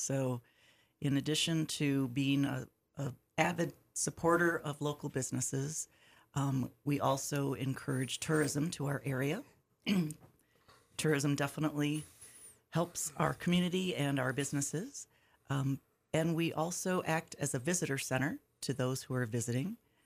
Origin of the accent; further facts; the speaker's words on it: Buffalo, New York, United States; Oh, a little bit. I grew up near Buffalo.